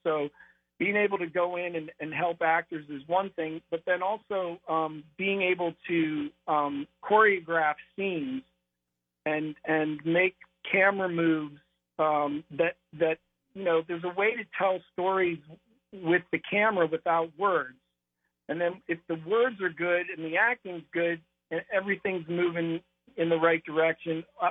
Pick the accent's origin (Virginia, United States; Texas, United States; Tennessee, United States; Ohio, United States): Ohio, United States; Well, you know, I'll tell you, growing up in Ohio, it's a different, like watching my sons go through high school.